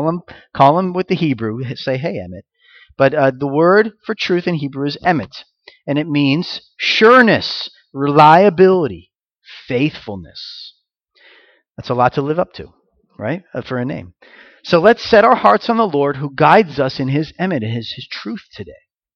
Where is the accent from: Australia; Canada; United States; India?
United States; Florida; Disney, I'm from Florida, so it's Disney World, not Disneyland, by the way.